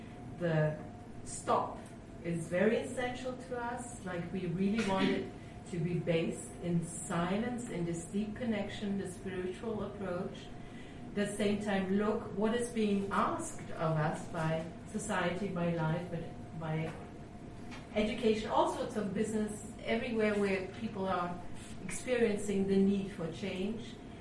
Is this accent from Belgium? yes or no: yes; Belgium; now in Germany; I was born near Brussels, grew up in a way with the European ID, which was very present there. And I live in Germany, I'm B-national